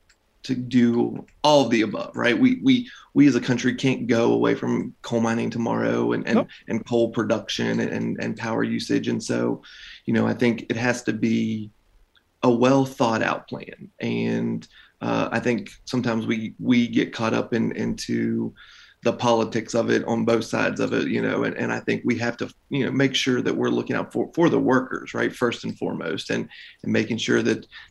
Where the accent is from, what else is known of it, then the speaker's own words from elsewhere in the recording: West Virginia, United States; Being from West Virginia, you know, where we're 100 years from Blair Mountain